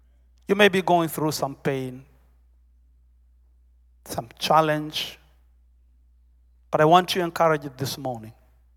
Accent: Tanzania; I am from the Maasai tribe of Tanzania. Born in a remote place, lived in the bush.

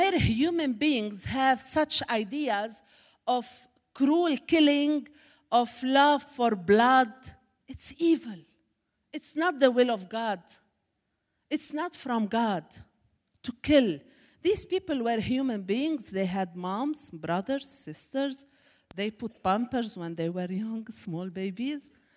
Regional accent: Syria; I come from Syria, where it's war, crazy war, evil war, killing, bombs, fights.

